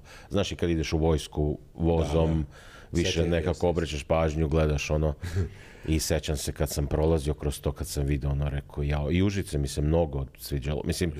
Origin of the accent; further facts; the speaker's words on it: Slavonski Brod, Brod-Posavina County, Croatia; ja sam odrastao u Slavonskom Brodu